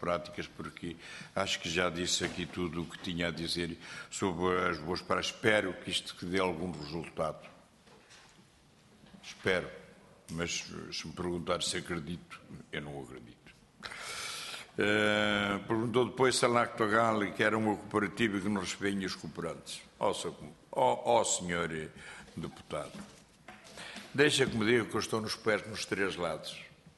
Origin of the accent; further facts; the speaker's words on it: Oliveira de Azeméis, Aveiro, Portugal; Eu sou de Oliveira das Mães, já tentei nisso aqui